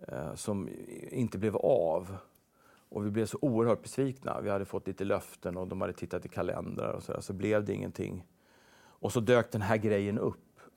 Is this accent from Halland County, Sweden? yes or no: no; Täby, Stockholm County, Sweden; Och Täby när jag växte upp var inte som Täby nu. Det var liksom landet.